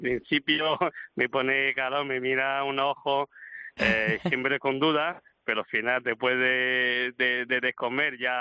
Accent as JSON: {"language": "Spanish", "country": "China", "second_language": "Spanish", "moved": "yes", "lives_now": "Asturias, Spain", "said": "yo llevo 28 años, ya de verdad que yo soy origen chino, pero me siento ya uno de más de aquí, ¿eh? No, ya no me siento tanto, soy chino, soy español, soy uno de más de aquí, España."}